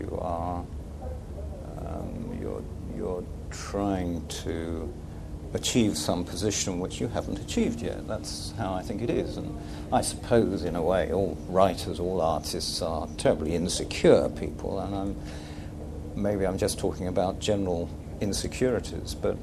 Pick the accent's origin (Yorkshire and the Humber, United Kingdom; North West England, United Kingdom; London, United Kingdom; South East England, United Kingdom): London, United Kingdom; South Croydon; I was a boy from South Croydon.